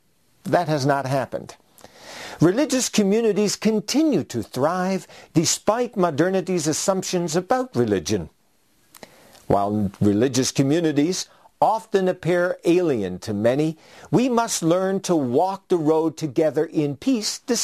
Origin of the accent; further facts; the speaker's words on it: Newfoundland and Labrador, Canada; Growing up in Newfoundland, listening to stories was a common way of life. It was how we learned our family history.